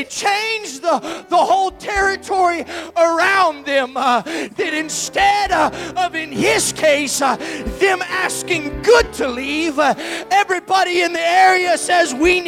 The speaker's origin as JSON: {"language": "English", "region": "Florida", "country": "United States", "said": "I'm from Florida, so this analogy works a little better in Florida"}